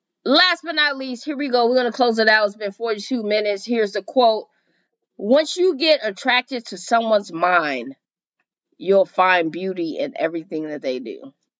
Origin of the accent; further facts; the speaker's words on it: Chicago, Illinois, United States; I'm just, of course, I'm from Chicago.